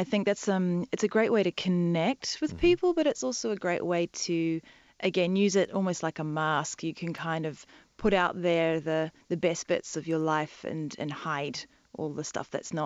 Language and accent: English; New Zealand; also born or lived in London; New Zealand.